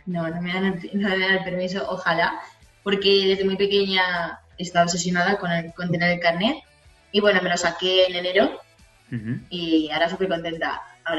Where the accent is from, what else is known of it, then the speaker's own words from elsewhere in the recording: Spain; somos tres españolas